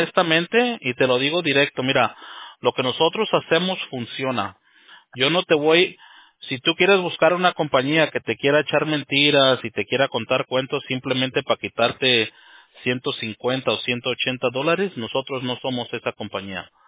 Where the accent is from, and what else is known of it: Mexico; now in United States